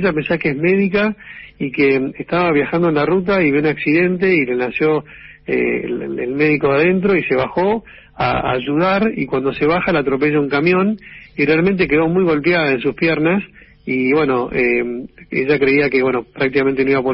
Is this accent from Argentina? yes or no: yes; Argentina; somos todos argentinos